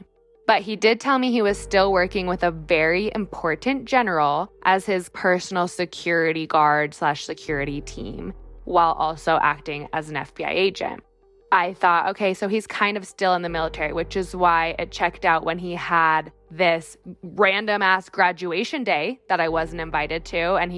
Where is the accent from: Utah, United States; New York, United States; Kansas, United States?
Utah, United States; Salt Lake City; which is curious because I'm from Salt Lake City and he knows that.